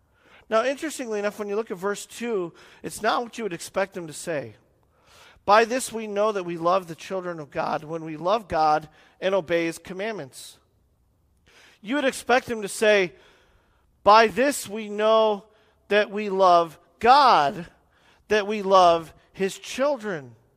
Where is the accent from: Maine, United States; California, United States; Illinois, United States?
Illinois, United States; Chicago; I'm from Chicago. And I don't say that to joke.